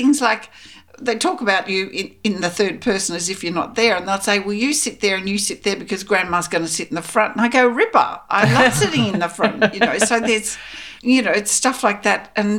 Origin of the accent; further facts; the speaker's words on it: Melbourne, Victoria, Australia; I'm from Melbourne.